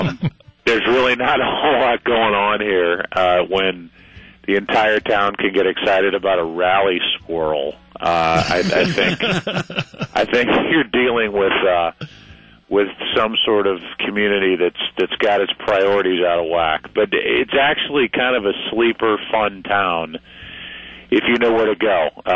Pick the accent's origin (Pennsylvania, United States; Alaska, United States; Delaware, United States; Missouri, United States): Missouri, United States; St. Louis; St. Louis is, you know, this is my hometown.